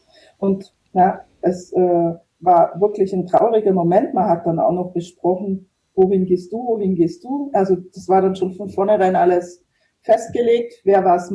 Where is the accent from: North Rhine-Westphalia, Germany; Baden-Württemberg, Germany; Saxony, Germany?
Baden-Württemberg, Germany; Ulm; Und ich war eben aus der Nähe Ulm und für mich war das immer noch das Größte.